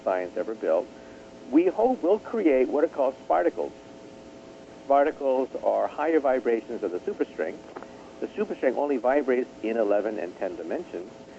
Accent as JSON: {"language": "English", "region": "California", "country": "United States", "tie": "born or raised there", "said": "Well, when I was a child growing up outside San Francisco, I used to visit the Japanese tea garden"}